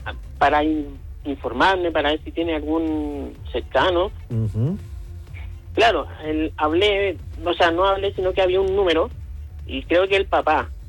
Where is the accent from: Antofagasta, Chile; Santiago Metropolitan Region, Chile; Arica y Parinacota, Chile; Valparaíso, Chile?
Santiago Metropolitan Region, Chile; San Bernardo; Si nosotros somos de San Bernardo.